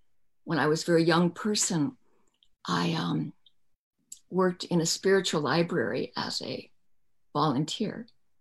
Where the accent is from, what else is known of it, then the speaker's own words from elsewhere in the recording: Washington, District of Columbia, United States; born there; I was born in Washington, D.C. Yeah, on July 4th.